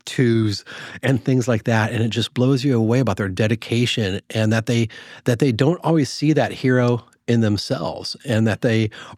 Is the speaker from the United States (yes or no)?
yes; Midwest, United States; You know, I grew up in the Midwest, and I was infatuated with the marine biology.